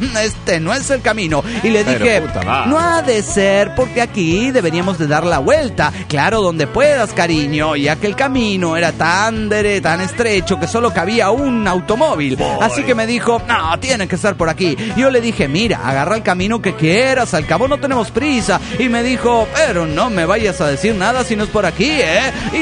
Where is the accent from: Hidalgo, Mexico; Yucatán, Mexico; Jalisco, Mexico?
Yucatán, Mexico; Mérida; de Mérida, Yucatán, México.